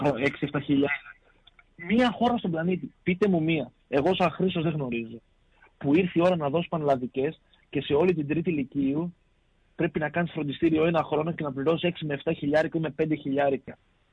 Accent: Thessaloniki, Central Macedonia, Greece; πόσο μάλλον εσύ σαν Θεσσαλονικιός και εγώ σαν Θεσσαλονικιός

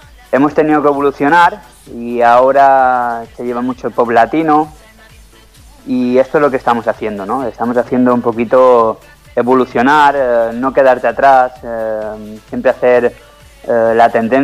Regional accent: Balearic Islands, Spain; la verdad es que yo me siento mallorquín, me siento español y tengo ahí mi alma, que es extremeña

